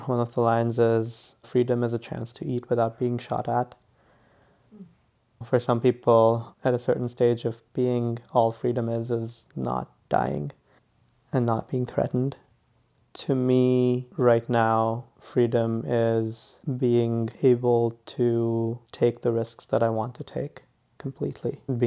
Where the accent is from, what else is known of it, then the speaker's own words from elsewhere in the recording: India; now in United States; One of the things I have to do as an Indian immigrant on a work visa is I have to leave the country every 3 years to get my visa stamped again in my passport.